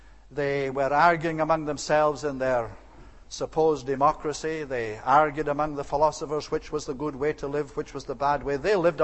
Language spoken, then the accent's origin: English; Scotland, United Kingdom; Scottish brand of it, and I'm a Scot, is in danger of destroying itself